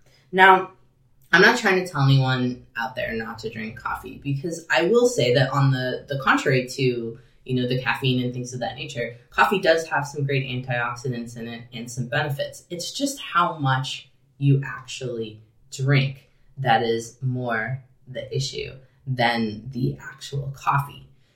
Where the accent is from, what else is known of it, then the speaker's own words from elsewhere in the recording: Illinois, United States; now in Pacific Northwest, United States; people do drink a little more coffee here in the Pacific Northwest than I'm used to in my home state of Illinois.